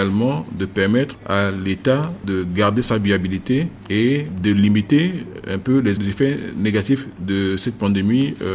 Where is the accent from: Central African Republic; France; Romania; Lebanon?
Central African Republic; chez nous, en République centrafricaine